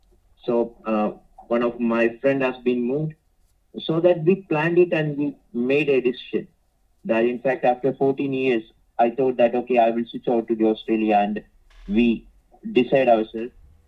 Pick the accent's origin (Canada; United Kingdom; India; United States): India; Kochi, Kerala; I'm from Kochi. State is Kerala.